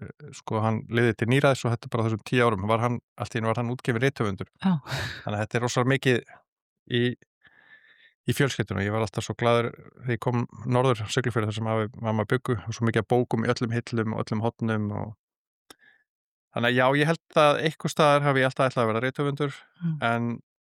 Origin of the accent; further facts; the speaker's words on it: Kópavogur, Capital Region, Iceland; Ég er alinn upp í Kópavogi til 13 ára aldurs í Hjallakverfinu og ég fætti svona reyndar í Reykjavík en ég man ekki eftir því hérna fyrstu árunum en ég man bara eftir upphaldi í Kópavogi frábæru hverfi sem var rosa mikið af krökkum